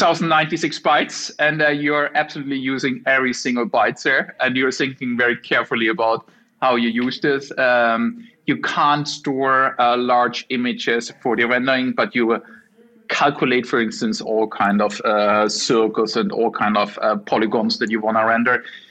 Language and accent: English; Germany; English is a second language; and then I'm from Germany originally, and we took the Bahn ticket for the weekend.